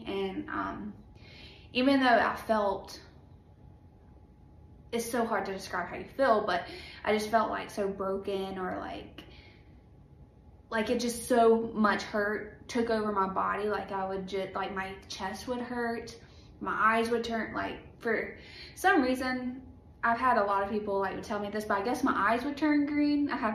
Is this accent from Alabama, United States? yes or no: yes; Alabama, United States; So I'm from Alabama. Church was always the number one thing.